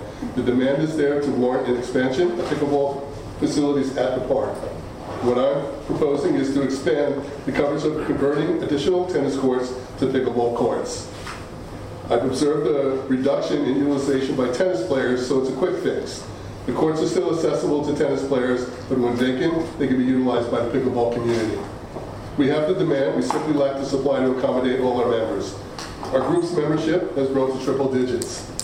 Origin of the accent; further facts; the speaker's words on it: Aliso Viejo, California, United States; I'm from Aliso Viejo